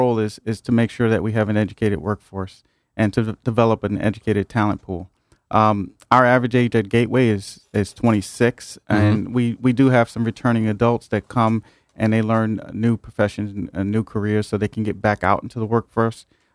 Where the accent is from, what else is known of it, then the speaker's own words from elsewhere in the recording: New York City, New York, United States; I grew up in New York City.